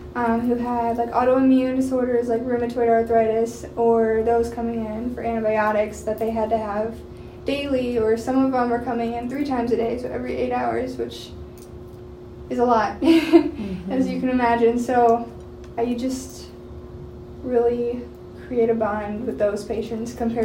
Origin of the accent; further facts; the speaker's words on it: Steen, Minnesota, United States; I'm originally from Steen, Minnesota, which is about 30 minutes east of Sioux Falls.